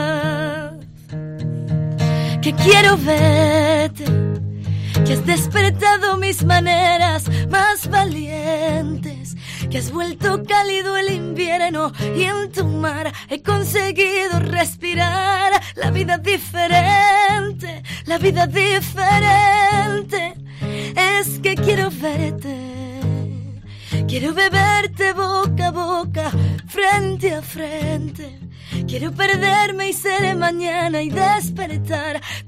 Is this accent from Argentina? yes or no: no; Punta Umbría, Andalusia, Spain; estaremos en Punta Umbría, en mi pueblo